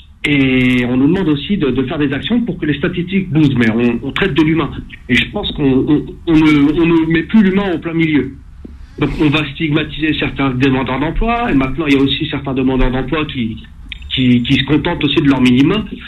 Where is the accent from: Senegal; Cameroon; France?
France; Chanteloup-les-Vignes, Île-de-France; also born or lived in Vers-sur-Oise; Alors, je suis originaire de Vers-sur-Oise et de Chanteloup-les-Vignes.